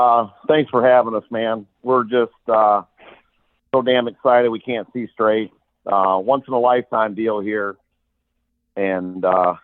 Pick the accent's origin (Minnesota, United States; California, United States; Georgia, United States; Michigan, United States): Michigan, United States; Battle Creek; But we're all three from Battle Creek, Michigan. I went to high school with Scott Porter.